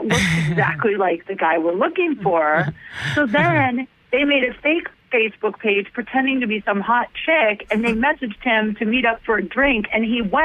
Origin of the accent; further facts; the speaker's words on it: Ohio, United States; I'm from Ohio.